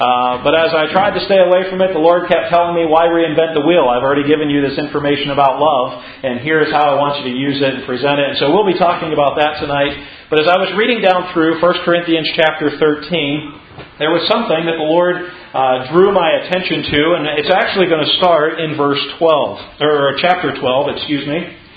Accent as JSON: {"language": "English", "region": "Pennsylvania", "country": "United States", "tie": "born or raised there", "said": "I grew up in Pennsylvania. Actually, my wife and I, we grew up in Pennsylvania, grew up about 10 minutes away from each other"}